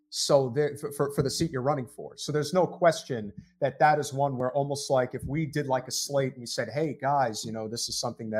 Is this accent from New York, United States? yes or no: yes; Brooklyn, New York, United States; I can't talk. I'm from Brooklyn.